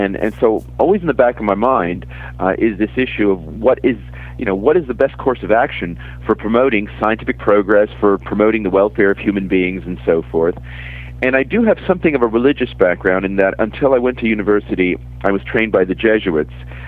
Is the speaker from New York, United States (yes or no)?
yes; New York City, New York, United States; now in United Kingdom; I'm originally from New York City, and I moved to Britain permanently, I guess, 15 years ago. Though I had been schooled in Britain, I had gone to Cambridge, But it's only been in the last 15 years I've lived regularly in the United Kingdom.